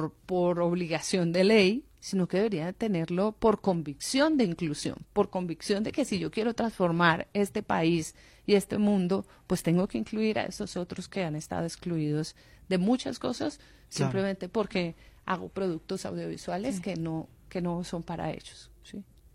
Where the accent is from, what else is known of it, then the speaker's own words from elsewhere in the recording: Colombia; No puede ser que nosotros como colombianos